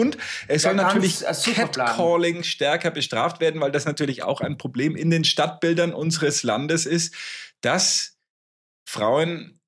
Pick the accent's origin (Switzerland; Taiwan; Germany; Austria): Germany; Nuremberg, Bavaria; Wo ich als Nürnberger sage, Hammerschau heißt bei uns Bahnhof.